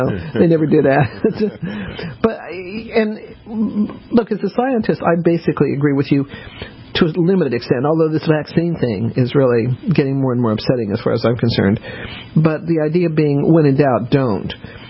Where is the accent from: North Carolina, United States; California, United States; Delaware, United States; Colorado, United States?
Colorado, United States; I grew up in Colorado